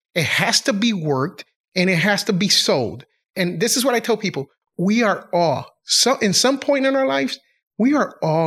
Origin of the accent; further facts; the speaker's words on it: United States; born there; Because I was born in the U.S. and at the end of the day, I'm an American.